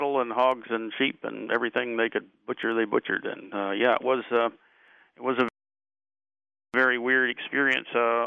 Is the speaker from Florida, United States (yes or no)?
no; Omaha, Nebraska, United States; Omaha. I grew up in Omaha, and Omaha was at that time the livestock center of the United States.